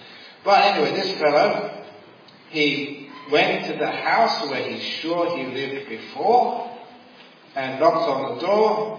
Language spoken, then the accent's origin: English; London, United Kingdom; now in Australia; I grew up in West London. I was born just in West London, spent a lot of time in the Western London suburb of Shepherd's Bush. So when I came to Australia